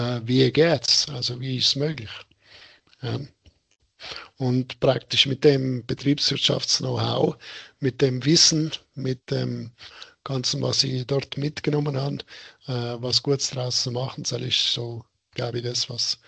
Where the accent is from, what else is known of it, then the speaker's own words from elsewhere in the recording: Tyrol, Austria; wo man auch vielleicht mir als Tiroler ein bisschen ins Herz gehen